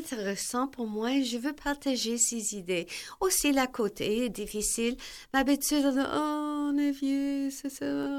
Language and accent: French; Quebec City, Quebec, Canada; born there; je suis Québécois. Que je reste à Québec, je suis née ici, c'est sûr, mais je suis Québécois.